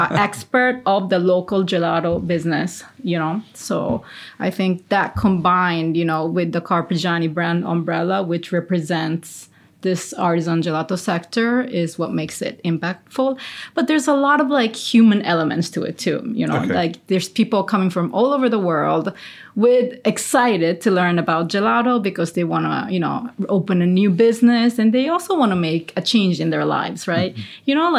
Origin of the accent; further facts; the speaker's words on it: Japan; English is a second language; moved away as an adult; now in Italy; I'm originally from Japan, but okay, I've been living here in Italy for the last 20 years.